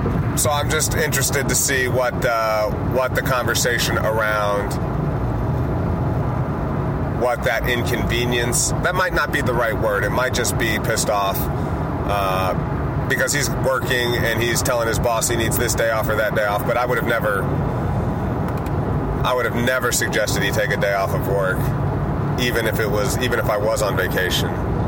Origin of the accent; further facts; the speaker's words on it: Jacksonville, Florida, United States; I'm driving to go see my best friend from my hometown in Jacksonville, Florida.